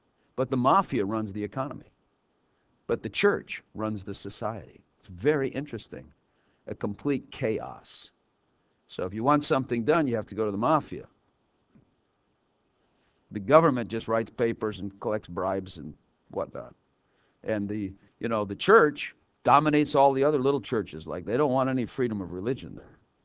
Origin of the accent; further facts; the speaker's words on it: Chicago, Illinois, United States; Come on, he's from Chicago. I'm from Chicago. That's exactly the way it is.